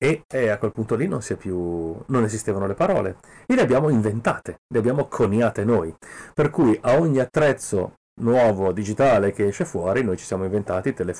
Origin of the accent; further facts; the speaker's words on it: Liguria, Italy; accent: Genoese; usavano questo, il nostro dialetto, oppure lo scignottavano, parlavano in italiano con la cadenza genovese